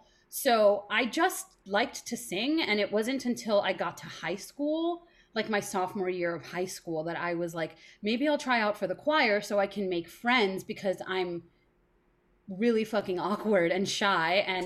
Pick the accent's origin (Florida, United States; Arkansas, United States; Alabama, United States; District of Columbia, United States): Florida, United States; Miami; No, I grew up in Miami.